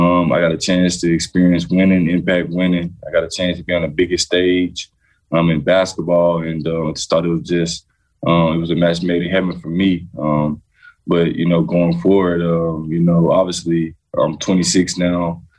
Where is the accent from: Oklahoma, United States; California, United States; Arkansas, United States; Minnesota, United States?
Arkansas, United States; Little Rock; to be from where I'm from Little Rock, Arkansas